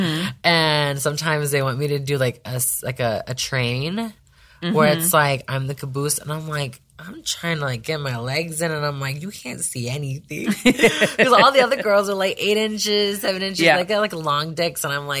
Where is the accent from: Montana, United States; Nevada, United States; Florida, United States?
Nevada, United States; Las Vegas; And I'm from Vegas.